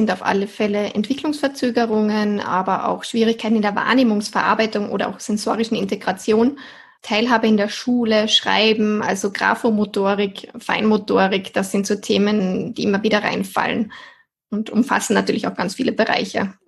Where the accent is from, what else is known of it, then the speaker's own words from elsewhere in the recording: Austria; ich komme aus Österreich, bin bald 30 Jahre alt